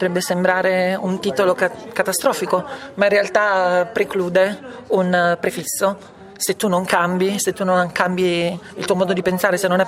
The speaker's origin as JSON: {"language": "Italian", "town": "Manfredonia", "region": "Apulia", "country": "Italy", "tie": "born or raised there", "moved": "as an adult", "lives_now": "Rome, Italy", "said": "Sì, sì, infatti sono di lì, dalla provincia di Foggia, ho fatto le scuole a Foggia perché sono di Manfredonia, sebbene poi a 23 anni sono salita a Roma."}